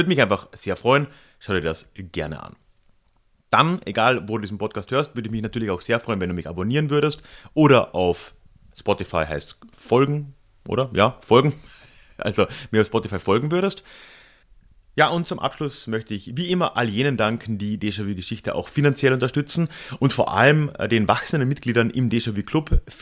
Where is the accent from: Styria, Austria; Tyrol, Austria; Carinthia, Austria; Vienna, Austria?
Carinthia, Austria; und sprechen dann über meine Heimatregion Kärnten und was sich damals so abgespielt hat.